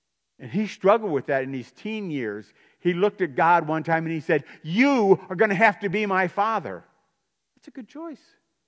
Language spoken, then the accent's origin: English; New Paris, United States; I grew up in New Paris. We walked in New Paris.